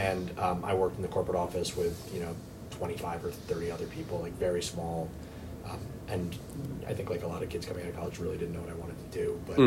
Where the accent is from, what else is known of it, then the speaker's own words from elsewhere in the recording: New York, United States; I grew up in New York, but I graduated college in 2003, and so came back, you know, late 2003.